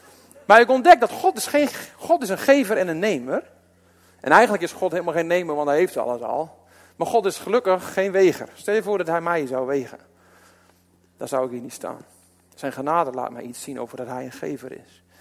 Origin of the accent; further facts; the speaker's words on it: Netherlands; En eigenlijk zijn wij Nederlanders wel een beetje de wegers.